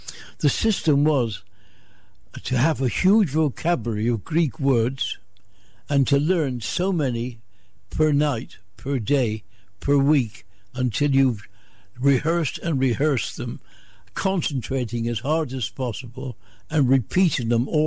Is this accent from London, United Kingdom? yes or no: no; Bristol, South West England, United Kingdom; I was born in Bristol in the St. Paul's district, which was about the poorest part of Bristol, in February 1914.